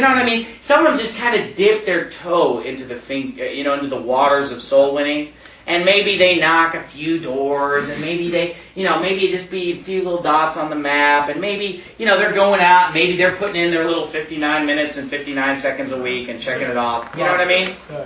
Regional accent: Phoenix, Arizona, United States; You know, I'm from Phoenix, okay? And in Phoenix, where I live, there are a lot of good churches.

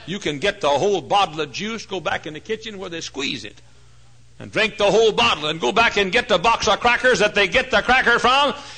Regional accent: Dallas, Texas, United States; Included in that flight was a stopover in Dallas, Texas, my hometown.

